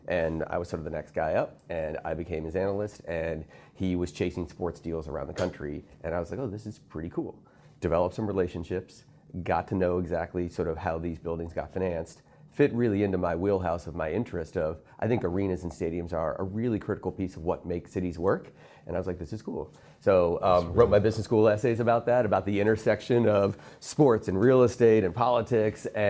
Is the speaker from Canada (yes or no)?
no; Ohio, United States; I loved growing up in Ohio, right? I was a big football fan, big basketball fan.